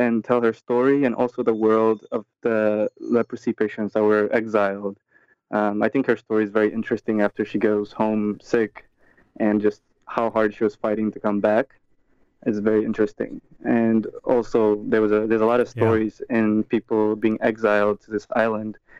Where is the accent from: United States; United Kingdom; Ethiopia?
Ethiopia; I'm from Ethiopia, so really stories that connect America and Ethiopia